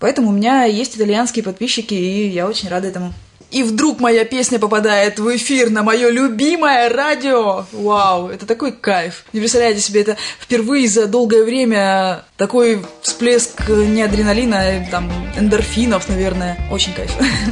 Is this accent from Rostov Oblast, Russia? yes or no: yes; Taganrog, Rostov Oblast, Russia; я из Таганрога, а Таганрог, он город на самом деле очень такой многонациональный получается, не только потому, что он южный, потому что изначально это греческая провинция была